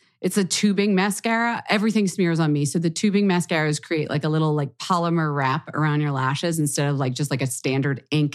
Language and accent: English; Philadelphia, Pennsylvania, United States; Oh, there's a Germantown like every state. I grew up in Philadelphia. There's a Germantown.